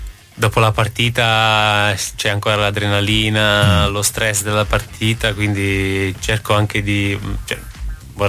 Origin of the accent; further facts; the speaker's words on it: Calabria, Italy; Io sono calabrese, quindi per forza.